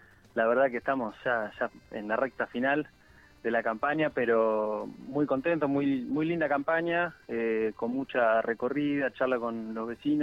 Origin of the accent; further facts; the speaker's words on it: Benito Juárez, Buenos Aires Province, Argentina; yo soy abogado, soy acá de Benito Juárez, toda la vida viví acá, salvo, bueno, cuando me fui a estudiar abogacía a La Plata. Y bueno, después volví